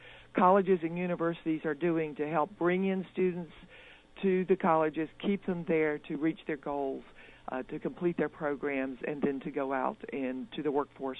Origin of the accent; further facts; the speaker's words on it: North Carolina, United States; also born or lived in Wyoming; I grew up in Western North Carolina, but I taught in Wyoming, where I finished my undergraduate degree.